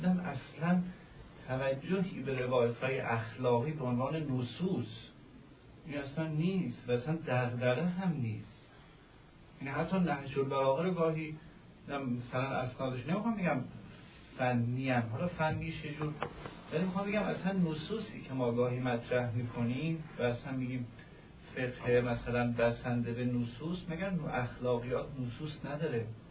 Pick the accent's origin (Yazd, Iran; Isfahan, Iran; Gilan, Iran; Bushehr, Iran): Yazd, Iran; now in Qom, Iran; از یزد میام، یه 5 سال که آمدم بوم، تا تقریبا 10 سال اول یزد خوندم، تو حوزه یزد بودم.